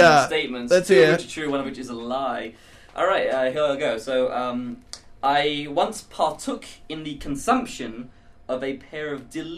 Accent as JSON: {"language": "English", "region": "England", "country": "United Kingdom", "tie": "born there", "also_born_or_lived": "Mexico City / New Jersey / Singapore", "said": "I was born in England. My parents are both English. But I've actually with my dad's job, I've lived in Mexico City, just outside Philadelphia in New Jersey, as well as Singapore."}